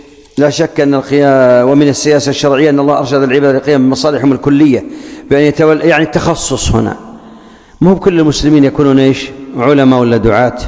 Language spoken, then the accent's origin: Arabic; Saudi Arabia; كان هو عندنا في السعودية أصبح الآن موجود.